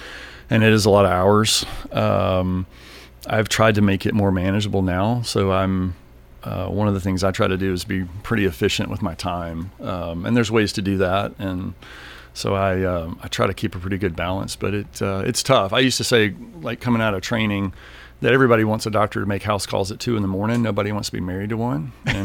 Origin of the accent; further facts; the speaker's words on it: Mississippi, United States; I'm originally from Mississippi, the oldest of four.